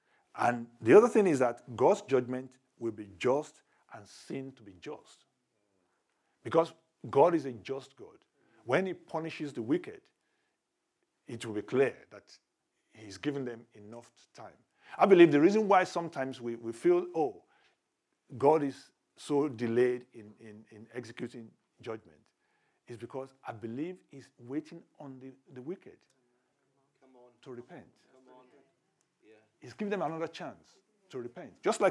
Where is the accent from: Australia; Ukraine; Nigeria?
Nigeria; because I come from Nigeria, I can tell this story.